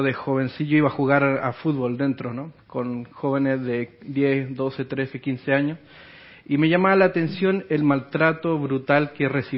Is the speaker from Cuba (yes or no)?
no; Santiago, Santiago Metropolitan, Chile; Yo vengo de la comuna de San Joaquín, en Santiago, Chile, digamos, un poco la periferia.